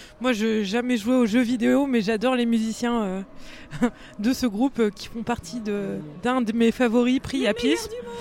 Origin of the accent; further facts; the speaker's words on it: Hauts-de-France, France; je suis picarde.